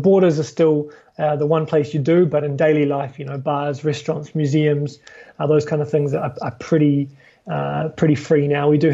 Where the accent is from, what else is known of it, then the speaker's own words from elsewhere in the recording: New Zealand; especially as a Kiwi, you can, or as a foreigner, I should say